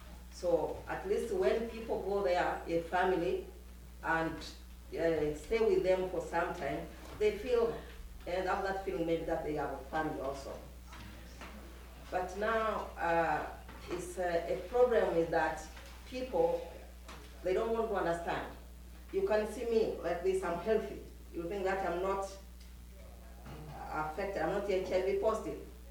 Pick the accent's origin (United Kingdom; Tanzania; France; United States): Tanzania; from Tanzania.